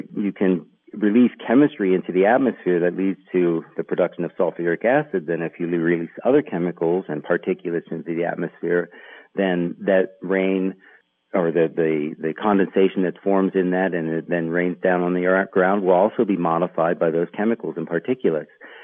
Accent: Steubenville, Ohio, United States; Yeah, you know, I grew up in the Ohio Valley. I mean, I was born in Steubenville, Ohio

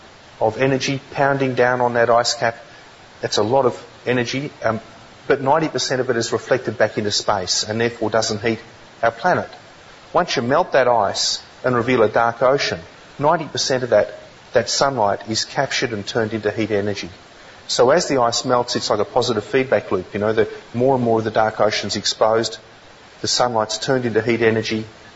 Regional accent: Australia; I was thoroughly ashamed of being Australian.

